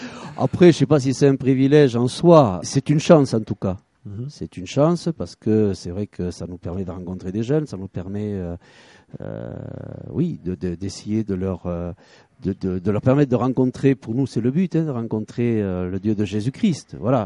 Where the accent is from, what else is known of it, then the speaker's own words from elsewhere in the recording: Campuac, Occitanie, France; Je suis natif de l'Aveyron, du nord Aveyron de Campuac.